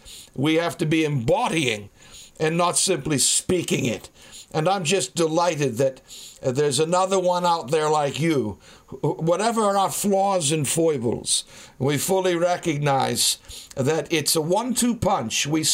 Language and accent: English; Wales, United Kingdom; I'm a Welshman. I was raised amidst a Celtic conversation.